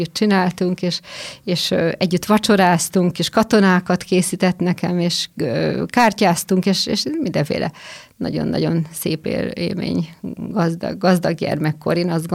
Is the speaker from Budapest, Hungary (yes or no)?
no; Székesfehérvár, Fejér, Hungary; born there; Székesfehérváron születtem, nagyon régen, 1960-ban.